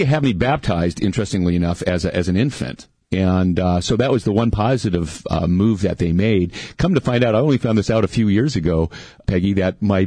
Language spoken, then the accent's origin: English; California, United States; also born or lived in London, Canada; I was born in London, Ontario. We moved to California when I was five.